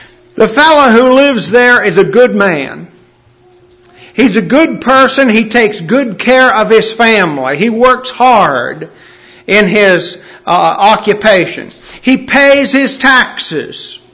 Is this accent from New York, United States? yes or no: no; Langloth, Pennsylvania, United States; she was a member in my hometown congregation in Langloth, Pennsylvania, when I was growing up